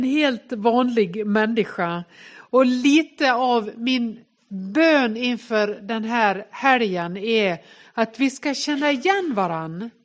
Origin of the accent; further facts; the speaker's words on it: Nås, Dalarna County, Sweden; accent: dalmål; Jag är från Ås i Västerdalarna, för den som tänker vilket konstigt ljud. Kom och låta så här hela tiden medan jag är här. Detta är då inte, jag kan säga att det är dalmål, men det är inte nåsmål.